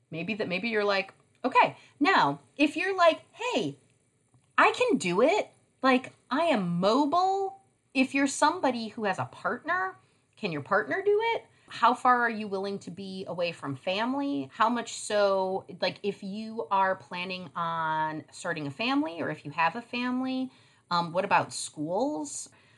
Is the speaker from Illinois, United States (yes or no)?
yes; Chicago, Illinois, United States; I'm from Chicago. Love it. Love Chicago.